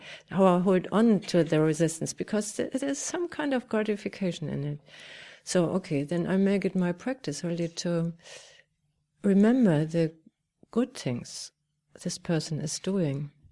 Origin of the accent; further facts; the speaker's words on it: Germany; so I was brought up in German, in Germany.